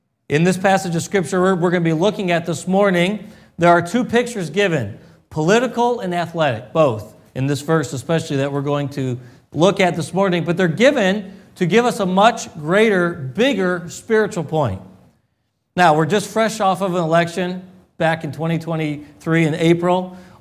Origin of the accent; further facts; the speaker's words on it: Milwaukee, Wisconsin, United States; So even though I'm from Milwaukee, why else? It's Wisconsin, right?